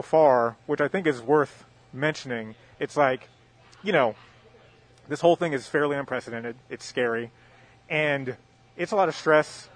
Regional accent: California, United States; also born or lived in Los Angeles; now in Pittsburgh, United States; I mean, I grew up in the Bay Area and, you know, when I was telling friends and family, like, yeah, we're going to move to Pittsburgh because at the time we were living in LA.

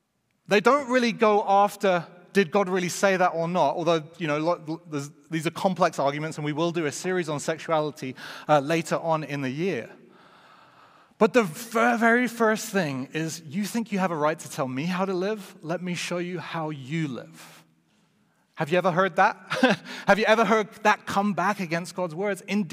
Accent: United Kingdom; I'm British, so that's to be expected.

